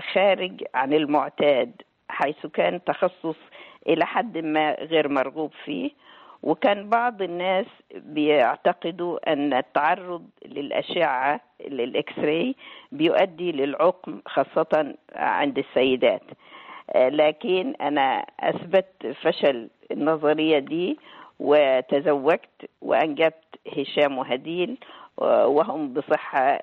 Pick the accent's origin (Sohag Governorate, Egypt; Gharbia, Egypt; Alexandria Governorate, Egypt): Alexandria Governorate, Egypt; Alexandria; سودانية حلفوية، نشأت بالإسكندرية من أسرة نوبية سودانية تقليدية مكونة من 7 أبناء وبنات، وأنا كنت الصغرى في الإناث